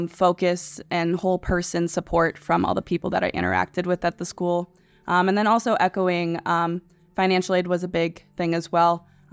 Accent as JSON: {"language": "English", "region": "California", "country": "United States", "tie": "born or raised there", "said": "So I grew up in Northern California, but I decided I wanted to travel and go somewhere a little bit away from home when I went to college."}